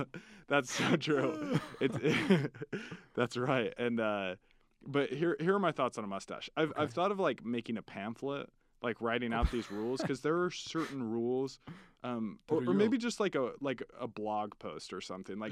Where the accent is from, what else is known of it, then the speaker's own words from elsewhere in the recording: Ogden, Utah, United States; So a little bit about me. I'm from Ogden, Utah. I am 22 years old and single.